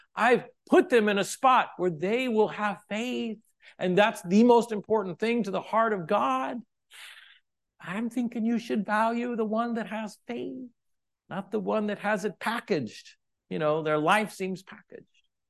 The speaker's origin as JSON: {"language": "English", "town": "Kansas City", "region": "Missouri", "country": "United States", "said": "I'm from Kansas City. Our football team is the Kansas City Chiefs."}